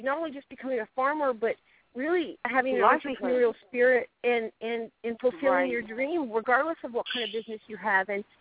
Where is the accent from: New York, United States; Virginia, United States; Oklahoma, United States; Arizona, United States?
Virginia, United States; Mount Vernon; I grew up in Mount Vernon, Virginia, on what we were told was a part of George Washington's farmland, and from there grew my dream.